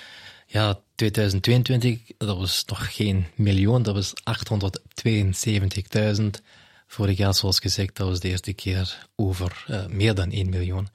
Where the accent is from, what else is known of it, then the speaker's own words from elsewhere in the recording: Scotland, United Kingdom; ik ben oorspronkelijk uit Schotland en ik heb Ierse grootouders.